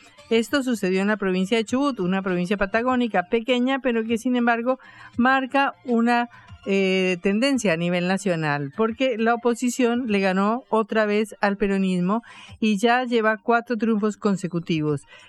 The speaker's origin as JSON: {"language": "Spanish", "country": "Colombia", "said": "recalaremos en mi país, Colombia"}